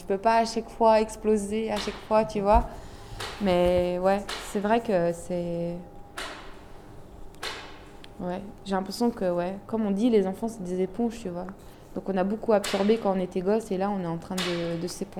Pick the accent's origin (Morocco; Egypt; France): Morocco; je suis marocaine